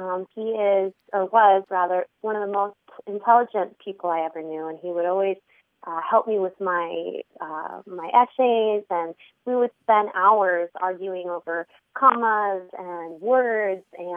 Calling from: San Diego, California, United States; I'm calling from San Diego.

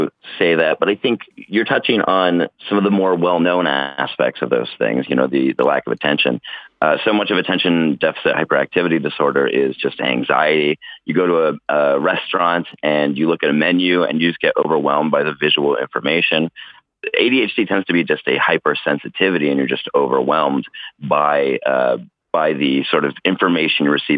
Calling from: Oakland, California, United States; I'm calling from Oakland, California.

